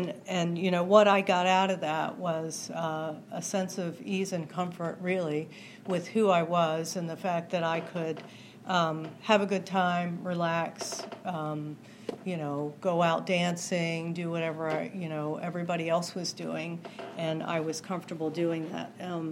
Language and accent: English; Maryland, United States; also born or lived in Pennsylvania; I grew up in Maryland. Actually, I was born in Pennsylvania, grew up in Maryland. Maryland is actually where I got sober.